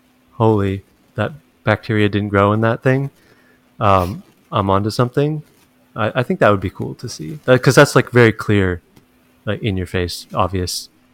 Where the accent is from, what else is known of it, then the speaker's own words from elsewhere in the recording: Chatham, Ontario, Canada; defend my hometown. Chatham, Ontario.